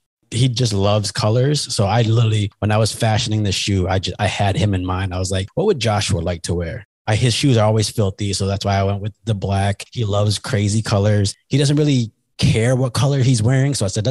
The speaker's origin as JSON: {"language": "English", "country": "Canada"}